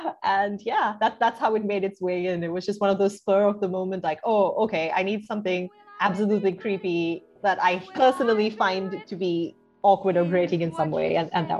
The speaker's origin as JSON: {"language": "English", "country": "Sri Lanka", "tie": "born or raised there", "said": "I grew up in Sri Lanka. This is where I am from."}